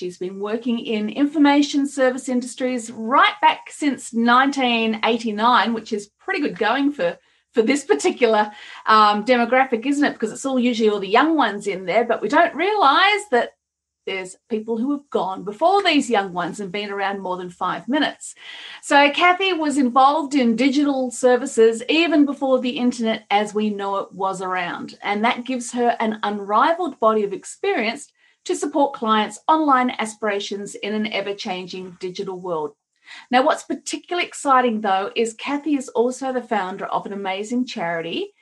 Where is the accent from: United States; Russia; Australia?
Australia; You're going to get a few interesting accents today because I'm Australian, sort of Kiwi.